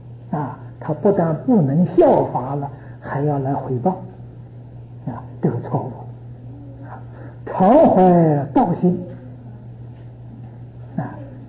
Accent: China; 第二个说法呢，这个神明呢是自己的神识，我们中国人讲良心呢、啊

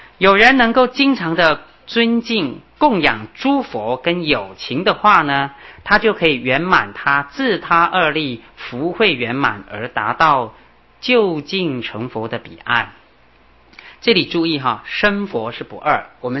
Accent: Beipu, Hsinchu County, Taiwan; 我记得我们在小时候在家乡，我住在新竹北埔，

